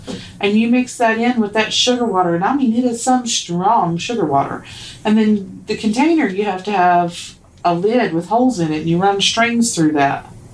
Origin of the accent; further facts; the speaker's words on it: the South, United States; I'm from the South. I mean, where I come from is still considered the South. I'm from the Bubble Belt